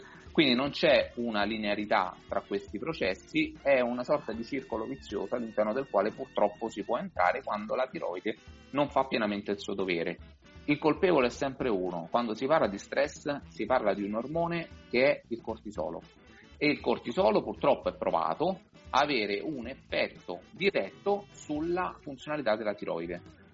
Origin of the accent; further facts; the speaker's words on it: Rome, Lazio, Italy; Io da romano posso parlare dell'acqua di rubinetto di Roma.